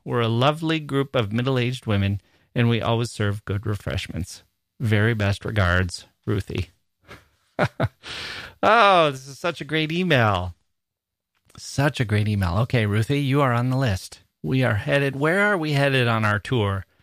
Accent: England, United Kingdom; So unlike the three-syllable version that I grew up with in England

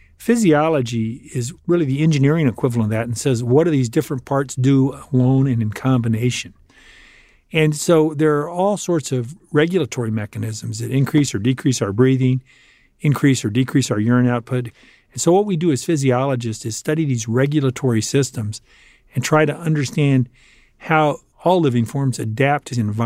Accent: Arizona, United States; You're correct. I was a sort of an indifferent student at Rincon High School. And I started college in 1976 and went to several schools in 1 year. I ended up in 1977 at the University of Arizona

